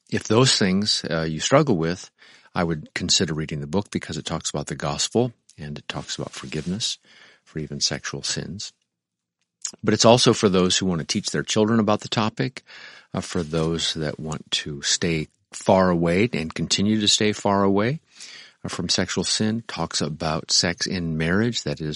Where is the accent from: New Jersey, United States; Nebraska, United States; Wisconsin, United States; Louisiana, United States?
Nebraska, United States; Omaha; There wasn't much difference between the Catholics and the Lutherans where I grew up in Omaha, Nebraska.